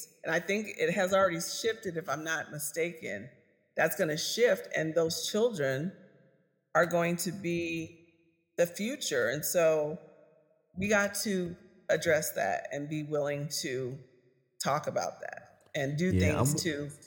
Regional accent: Iowa, United States; now in Minnesota, United States; So I'm not Minnesotan by birth. I've lived here for 25 years. I'm Midwest, right? I came from Iowa.

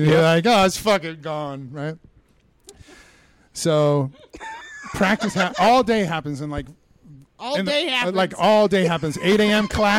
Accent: Florida, United States; I'm from South Florida, 18 years old. I went to Philly, right?

